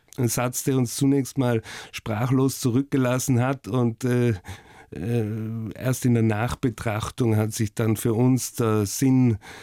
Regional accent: Oberbozen, Trentino-Alto Adige, Italy; born or raised there; also born or lived in Hamburg

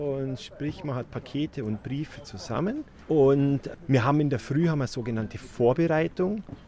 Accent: Weilheim, Bavaria, Germany; Ich komme aus Weilheim

